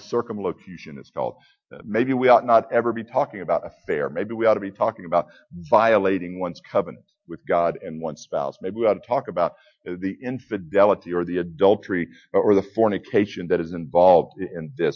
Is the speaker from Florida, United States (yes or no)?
yes; Florida, United States; I grew up in Florida. And as I mentioned this morning, I spent almost all my time on the water.